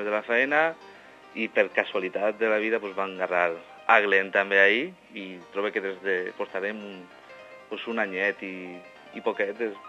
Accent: Cartagena, Region of Murcia, Spain; jo soc de Cartagena, parlo valencià

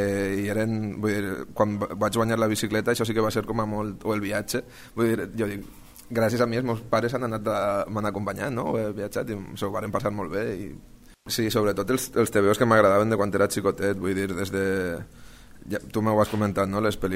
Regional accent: Alfafar, Valencian Community, Spain; Soc d'Alfafar

